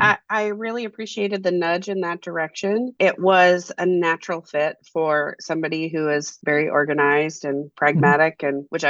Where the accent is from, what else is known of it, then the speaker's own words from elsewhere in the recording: Rhode Island, United States; I grew up in New England, right outside of Providence.